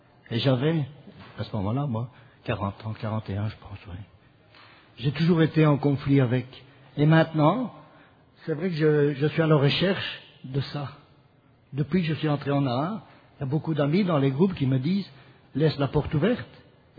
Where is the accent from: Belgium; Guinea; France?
Belgium; je suis un malade alcoolique, je suis abstinent aujourd'hui, je viens de Belgique